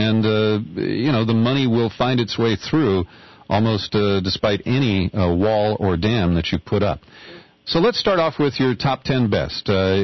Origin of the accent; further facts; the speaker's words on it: Cincinnati, Ohio, United States; Well, P&G is based in my hometown of Cincinnati